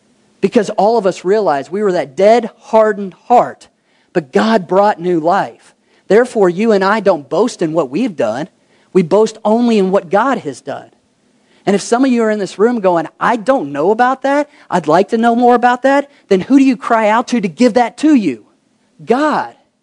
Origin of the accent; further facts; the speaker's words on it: Kentucky, United States; I'm from Kentucky to where you can grow anything.